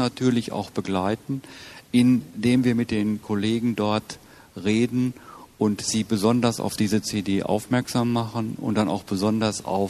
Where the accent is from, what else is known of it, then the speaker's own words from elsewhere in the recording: North Rhine-Westphalia, Germany; Das sage ich jetzt mal als Westfale hier im Rheinland.